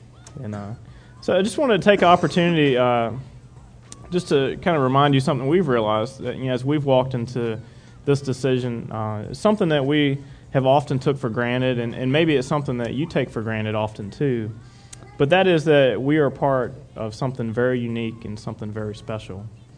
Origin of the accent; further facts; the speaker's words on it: Lynchburg, Virginia, United States; I grew up in the Lynchburg area and actually lived in the exact same house just about my whole life.